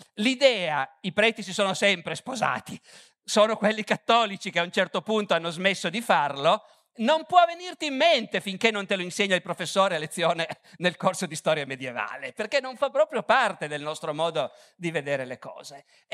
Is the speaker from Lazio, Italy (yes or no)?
no; Turin, Piedmont, Italy; born there; quando io sono nato a Torino nel 1959 c'era già qualche pizzeria